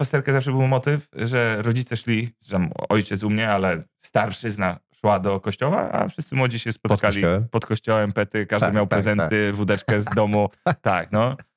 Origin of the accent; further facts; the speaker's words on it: Zalesie Górne, Masovian Voivodeship, Poland; skąd jestem, z Zalesia Górnego